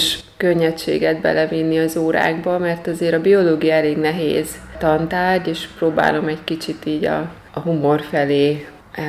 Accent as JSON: {"language": "Hungarian", "town": "Kiskunhalas", "region": "Bács-Kiskun", "country": "Hungary", "tie": "born or raised there", "said": "Törzsgyökeres kiskunhalasi vagyok. Itt végeztem a középiskolát a Szilágyi gimnáziumban, úgyhogy tulajdonképpen visszajöttem ide dolgozni. 2000-ben szereztem meg a diplomámat, és azóta itt dolgozom."}